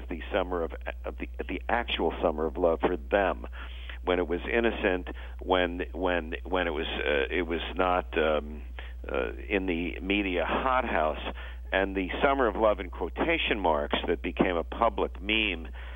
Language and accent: English; New York, United States; now in California, United States; the time I enrolled the University of California in Berkeley and visited there for the first time, I was from New York, I visited during the California for the first time in August of 67